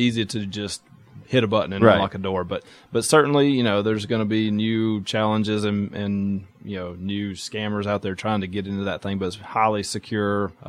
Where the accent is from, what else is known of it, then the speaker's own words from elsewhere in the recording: Calhoun, Georgia, United States; I'm born and raised in Georgia. I grew up in Calhoun, Georgia.